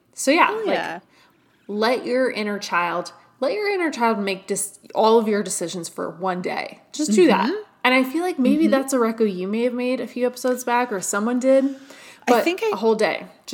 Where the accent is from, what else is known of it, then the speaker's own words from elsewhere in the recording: New York City, New York, United States; because I grew up in New York City. I remember going to Coney Island on the weekends